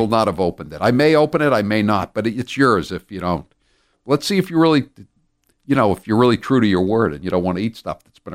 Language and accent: English; Maine, United States; That's because I'm from Seacoast, Maine.